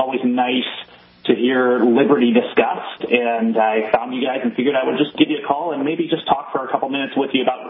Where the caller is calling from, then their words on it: Washington, United States; Well, actually … from Washington.